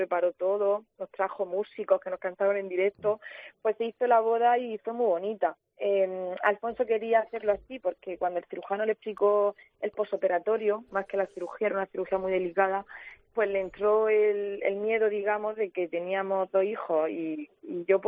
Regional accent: Murcia, Region of Murcia, Spain; Somos del Ranero.

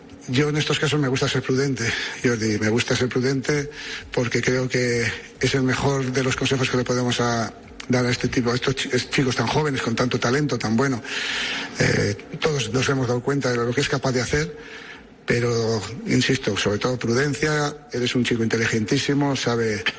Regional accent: Spain; Me duele en el alma que en mi país piten a un jugador de la selección, al capitán, que es un referente para nosotros, un ejemplo, me duele en el alma. Y cuando oigo esos pitos, siento vergüenza. Como español, siento vergüenza

